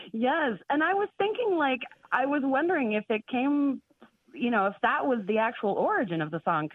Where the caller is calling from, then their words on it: Los Angeles, California, United States; I'm calling from Los Angeles.